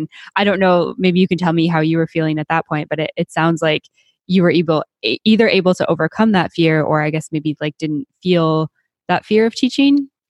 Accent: Canada; I'm from Canada, so obviously the temperature is very fluctuating there between the seasons.

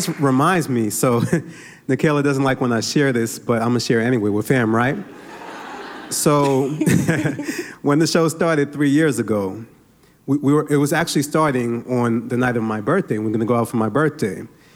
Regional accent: Brooklyn, New York, United States; I'm Nigerian. I'm from Brooklyn, New York.

